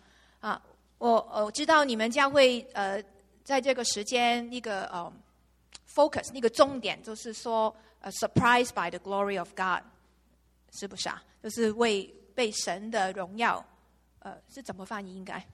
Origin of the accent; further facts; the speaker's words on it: Hong Kong; 我是从香港来的嘛，可以下一张嘛，我从香港来的